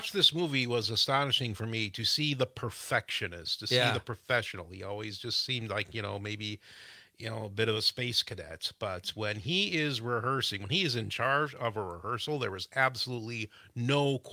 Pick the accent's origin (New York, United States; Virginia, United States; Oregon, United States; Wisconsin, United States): Wisconsin, United States; Gays Mills; But he's from Viroqua. I'm from Gays Mills.